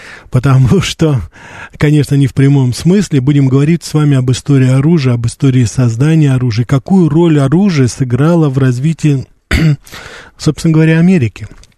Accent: Russia; узнавая, что я журналист из России

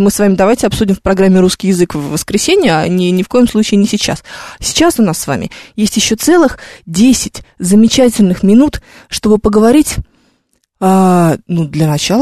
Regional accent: Moscow, Russia; Я еще москвичка, да, скажем прямо.

